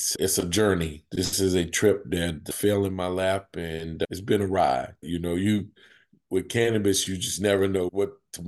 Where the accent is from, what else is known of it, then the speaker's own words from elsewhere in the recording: North Carolina, United States; So I spent my time summers in New Jersey, and I grew up in North Carolina.